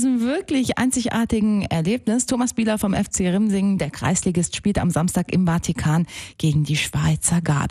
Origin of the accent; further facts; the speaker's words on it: Baden-Württemberg, Germany; Bei uns in Südbaden gibt es über 700 Fußballvereine.